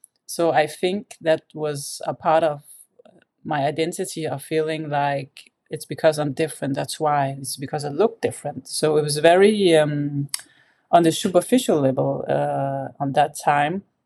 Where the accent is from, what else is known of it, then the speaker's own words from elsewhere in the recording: Denmark; My background is Palestinian, but I was born and raised in Denmark. And the first 10 years of my life, it was very Arabic, traditional way I was raised. And after I was 10 years old, it was more like modern, not so much religion